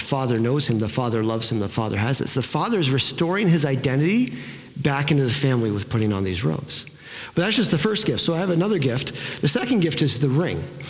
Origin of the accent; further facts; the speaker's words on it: Canada; I'm Canadian. I'm not American. I am not a citizen here.